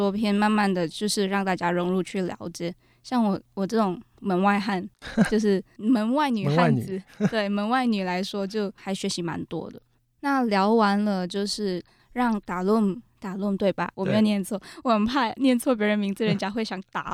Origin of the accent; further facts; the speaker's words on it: Malaysia; 我这个来自马来西亚的人没有一点地理概念